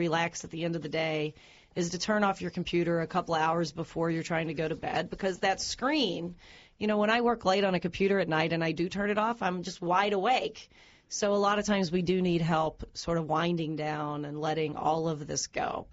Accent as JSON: {"language": "English", "region": "Kentucky", "country": "United States", "accent": "Southern Kentucky", "said": "I'm from Southern Kentucky, and Siri, and I have that accent. Every now and then, you'll hear my accent come out."}